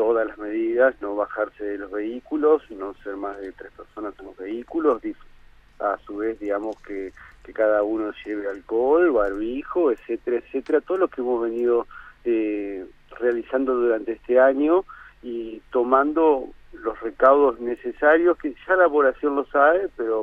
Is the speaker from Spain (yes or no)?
no; Argentina; como pueblo argentino